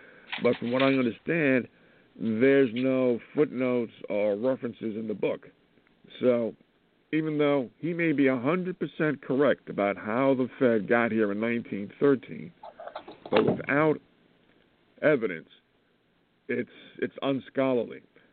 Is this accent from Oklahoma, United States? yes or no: no; Missouri, United States; give me evidence. I'm from Missouri.